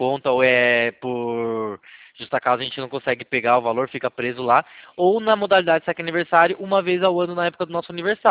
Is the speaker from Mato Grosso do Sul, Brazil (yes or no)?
no; Itapetininga, São Paulo, Brazil; Eu sou do Itabetininga, no interior de São Paulo.